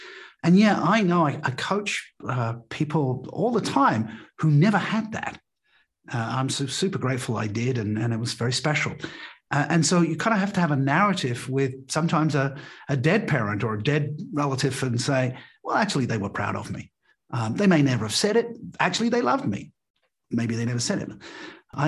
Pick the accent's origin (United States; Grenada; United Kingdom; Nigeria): United Kingdom; England; moved away as an adult; now in Australia; I left home at 18, went off to university, and 25 I moved from England to Australia, and I left my parents behind.